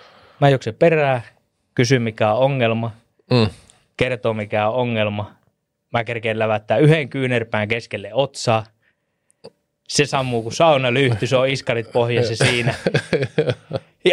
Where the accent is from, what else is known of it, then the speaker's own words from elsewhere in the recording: Äänekoski, Central Finland, Finland; sä tiedät, että me ollaan Äänekoskelta